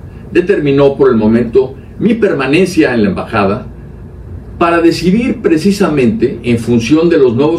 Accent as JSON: {"language": "Spanish", "country": "Mexico", "said": "soy un soldado de México"}